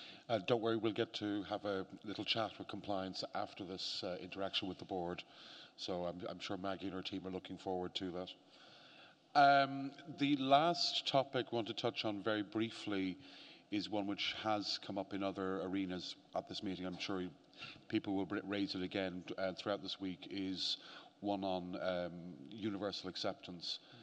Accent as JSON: {"language": "English", "country": "Ireland", "said": "So as an Irishman, I'm very interested in any meeting that involves whiskey."}